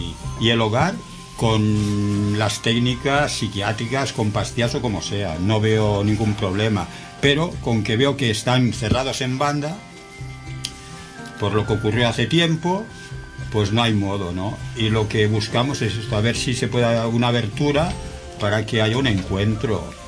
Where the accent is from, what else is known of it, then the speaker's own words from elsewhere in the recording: Castelldefels, Catalonia, Spain; Yo soy de Castelldefels